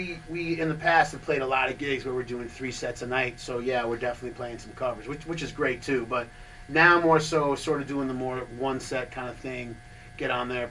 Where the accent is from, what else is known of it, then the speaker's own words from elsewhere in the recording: New York City, New York, United States; New York City. I grew up in New York City.